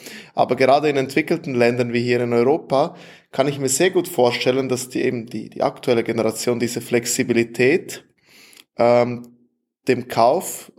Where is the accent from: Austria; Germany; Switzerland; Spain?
Switzerland; wenn ich heute als Schweizer irgendwo international investieren möchte